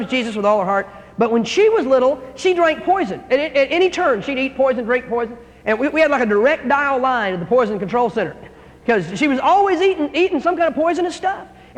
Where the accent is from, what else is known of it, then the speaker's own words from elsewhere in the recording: North Carolina, United States; I'm from North Carolina. Those of you that are students that weren't here this morning when I talked about this is my home state.